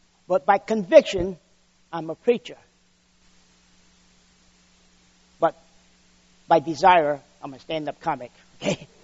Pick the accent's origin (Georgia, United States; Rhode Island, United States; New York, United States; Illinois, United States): Rhode Island, United States; Woonsocket; My city I lived in, I was born in Woonsocket, Rhode Island. Okay. 95% of the people in town were all Catholic.